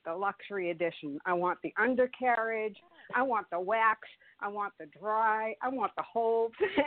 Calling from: France; So I'm calling from France, so it's afternoon

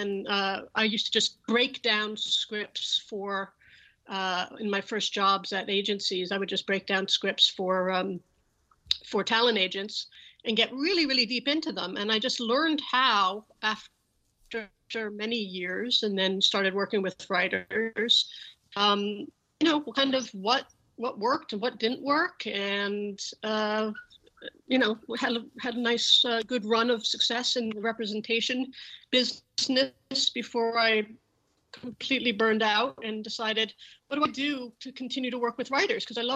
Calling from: Los Angeles, California, United States; I am in Los Angeles, California.

